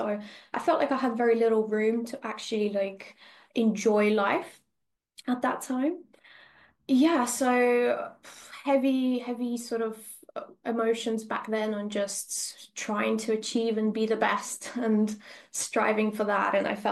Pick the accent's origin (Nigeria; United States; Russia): Russia; moved away; I'm originally from Russia, so a very different culture to where I am now